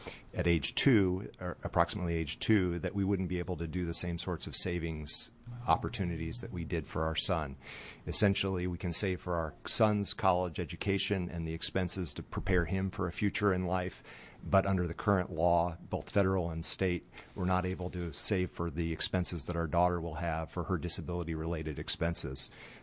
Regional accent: Portland, Oregon, United States; I'm from Portland.

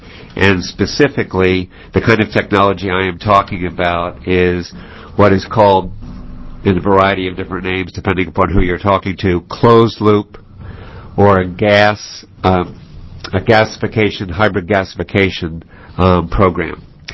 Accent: Ashland, Oregon, United States; I'm from Ashland, Oregon.

